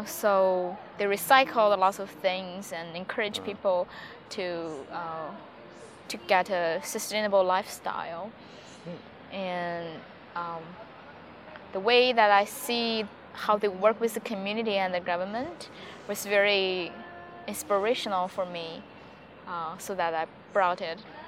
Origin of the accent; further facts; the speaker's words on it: China; English is a second language; there are some small towns in China as well, like my hometown, where you can see things change very slowly.